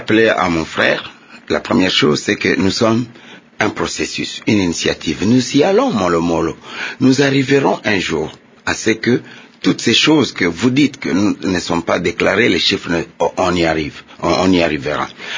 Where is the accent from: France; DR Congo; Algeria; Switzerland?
DR Congo; je suis africain, je suis congolais.